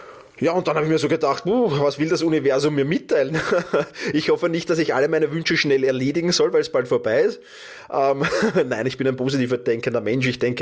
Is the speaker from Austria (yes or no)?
yes; Austria; bei uns in Österreich